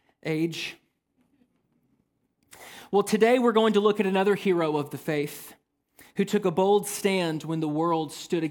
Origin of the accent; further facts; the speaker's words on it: Smyrna, Tennessee, United States; I grew up here in Middle Tennessee. I grew up in Smyrna. It's my hometown.